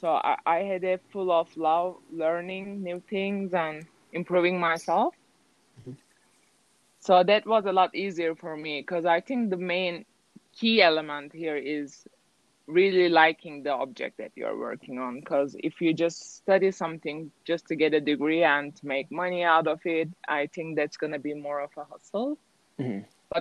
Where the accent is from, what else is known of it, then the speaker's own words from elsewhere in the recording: Turkey; it's different where I'm from, Turkey. I'm from Turkey.